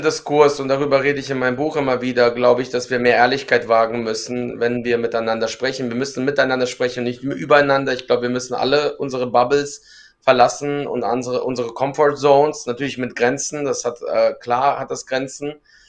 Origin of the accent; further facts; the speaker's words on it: Donbas, Ukraine; Ich komme aus dem Donbass und alle diese Städte, wo die Kampfhandlungen stattfanden, waren für mich, ja, gelebte Realität.